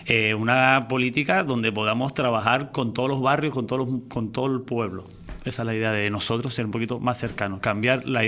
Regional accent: La Orotava, Canary Islands, Spain; siempre he presumido de mi Orotava, y para mí sería un honor poder representar a mi pueblo

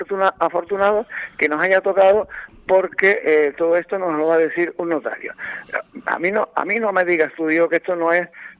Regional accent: Canary Islands, Spain; Yo me siento como canario avergonzado.

